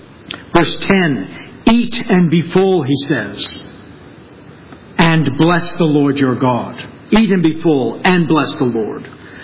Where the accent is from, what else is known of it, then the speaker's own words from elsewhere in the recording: Toronto, Ontario, Canada; I was 28 when I got my first car. I was from Toronto. We had bus and subway.